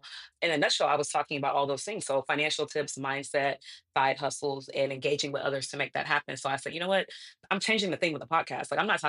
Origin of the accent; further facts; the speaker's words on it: Houston, Texas, United States; from Houston.